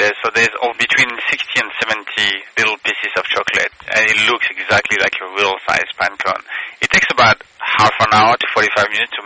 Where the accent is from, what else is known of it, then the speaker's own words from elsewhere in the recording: France; now in United States; I grew up in France, so I'm not very familiar with American tradition